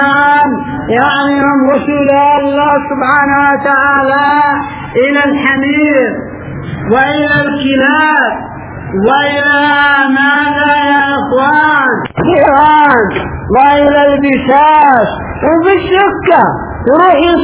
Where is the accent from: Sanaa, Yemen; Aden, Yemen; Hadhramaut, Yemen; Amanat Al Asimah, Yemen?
Hadhramaut, Yemen; فلا نذهب بعيدا هنا عندنا في حضرموت